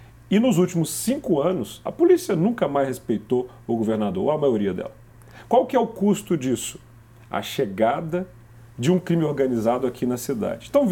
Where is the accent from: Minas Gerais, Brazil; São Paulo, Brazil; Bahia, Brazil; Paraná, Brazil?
Minas Gerais, Brazil; Belo Horizonte; eu sou de Belo Horizonte, amo Belo Horizonte e todo mundo sabe disso.